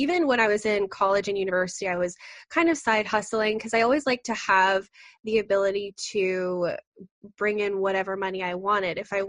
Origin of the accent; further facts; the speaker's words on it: Canada; which as a Canadian, $750 US is still decent.